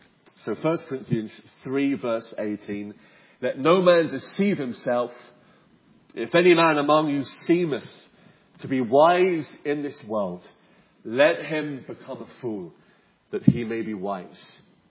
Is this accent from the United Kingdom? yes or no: yes; England, United Kingdom; accent: southern English; And I have to really hold back from not sounding too southern in my English accent when I say "sound as a pound," because some people say it differently depending on what part of London or the south of England you come from.